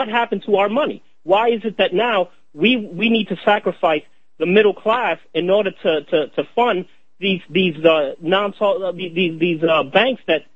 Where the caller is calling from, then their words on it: Florida, United States; Well, like you said … from Florida, from QLPMultimedia.com.